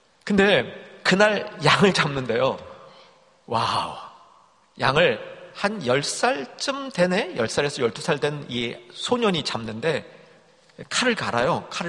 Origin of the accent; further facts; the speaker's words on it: Seoul, South Korea; 저는 서울에서 자랐습니다. 그래서 어릴 때 서울 밖을 나가본 적이 없었던 것 같아요.